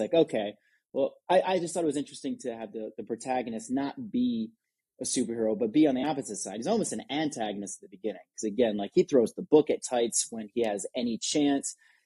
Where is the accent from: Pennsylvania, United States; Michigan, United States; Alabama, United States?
Michigan, United States; Detroit; moved away as an adult; now in San Francisco, United States; I'm from Detroit area originally. And then 11 years ago, I came out to San Francisco